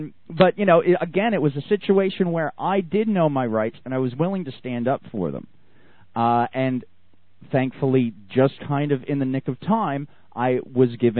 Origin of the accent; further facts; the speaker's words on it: New York, United States; now in Texas, United States; I came from New York down to Texas, so you know that they really, really didn't like me much.